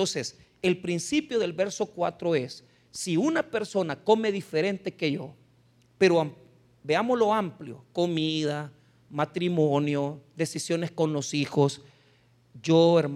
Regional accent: El Salvador; pero yo soy igualado porque yo soy salvadoreño, pero me gusta comer como gringo

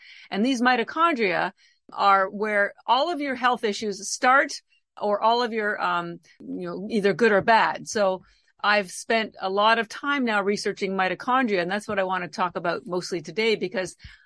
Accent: Canada; now in Boston, United States; So as I mentioned, I do live in Boston, Massachusetts, although I am Canadian, born and raised, educated. But I've lived in the States for almost 35 years.

